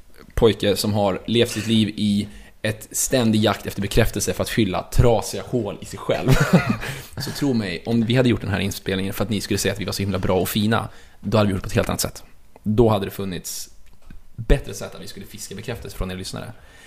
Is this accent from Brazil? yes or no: no; Sweden; Jag skulle nog säga att jag framöver är hemma i Sverige ungefär en gång i månaden.